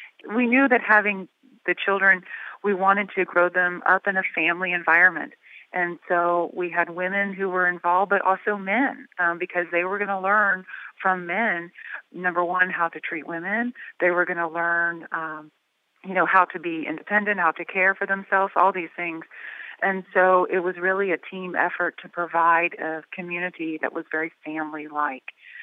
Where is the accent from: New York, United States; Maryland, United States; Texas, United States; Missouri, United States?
Texas, United States; you know, I'm from Texas.